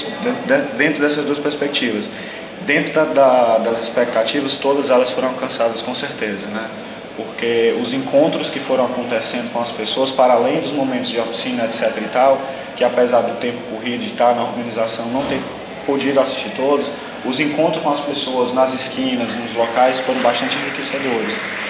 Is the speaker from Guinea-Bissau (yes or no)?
no; Arneiroz, Ceará, Brazil; also born or lived in Fortaleza; eu sou nascido em Fortaleza, mas eu fui criado numa cidade no interior chamada Arneiroz, que é uma cidade de 7 mil habitantes, fica no sertão central do Ceará.